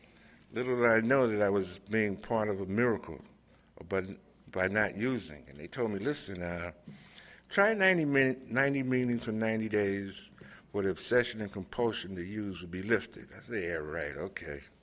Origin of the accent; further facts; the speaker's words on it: Harlem, New York, United States; And I'm from New York, Harlem.